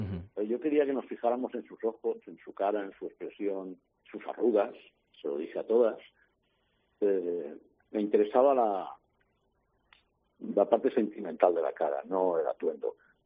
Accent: Valencian Community, Spain; now in Ávila, Spain; Yo el año pasado me vine a vivir a Ávila, en lo que cuando lo cuento aquí llaman el viaje inverso, ¿no? Porque yo soy valenciano y digo, me he venido a vivir a Ávila por voluntad propia y porque me gusta Ávila.

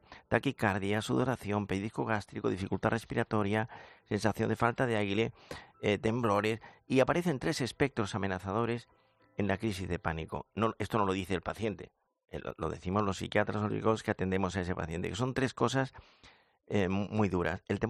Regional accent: Andalusia, Spain; yo soy andaluz

